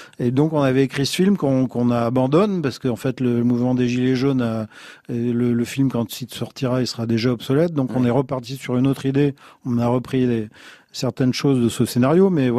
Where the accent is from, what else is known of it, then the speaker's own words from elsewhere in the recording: Brittany, France; mais j'ai aussi un petit caractère, je suis breton, hein, quand même